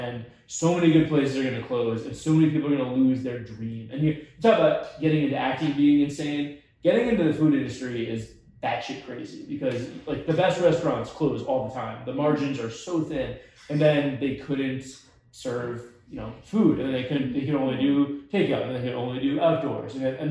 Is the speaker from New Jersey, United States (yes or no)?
yes; New Jersey, United States; also born or lived in New York City; I love New York. I was born here. Mm-hmm. I was raised in Jersey.